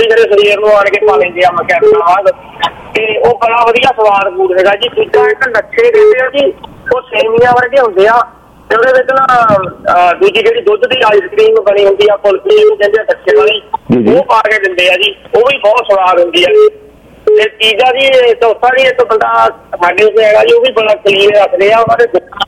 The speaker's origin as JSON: {"language": "Punjabi", "town": "Dasuya", "region": "Punjab", "country": "India", "said": "ਮੇਰਾ ਸ਼ਹਿਰ ਆ ਜੀ ਦਸੂਹਾ ਮਕੇਰੀ ਆ ਜੀ।"}